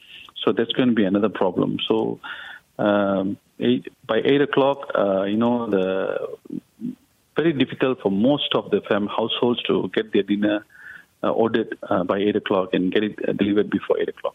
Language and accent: English; Malaysia; No, normally, as a Malaysian, mostly if you see other than Chinese, Indians and Malay, they have a practice of having dinner after 8 p.m.